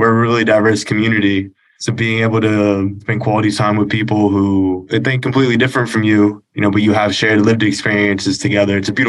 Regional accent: Banning, California, United States; I'm from the Inland Empire

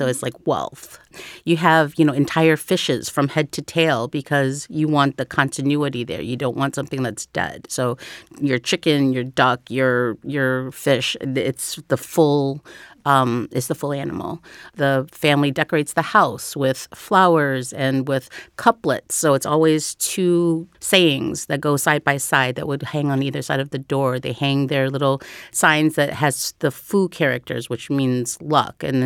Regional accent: Chicago, Illinois, United States; I'm from Chicago, so we have a huge parade every year.

